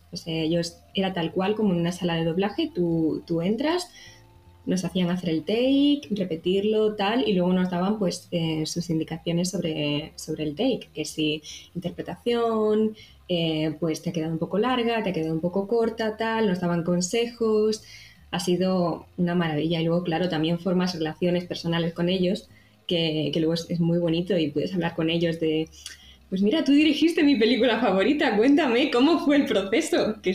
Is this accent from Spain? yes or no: yes; Ronda, Andalusia, Spain; moved away; also born or lived in Valencia / Barcelona; Yo soy de Ronda, en Málaga.